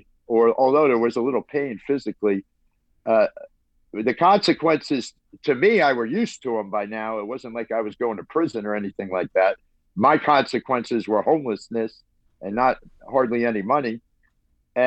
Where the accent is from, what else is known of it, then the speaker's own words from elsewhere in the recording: New Jersey, United States; which is pretty wide known here in Jersey, New Jersey. I'm from New Jersey